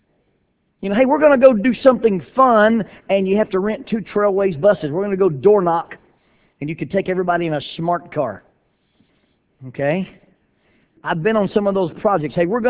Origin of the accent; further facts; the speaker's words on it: Alabama, United States; Hey, I'm from Alabama. We have humidity in Alabama.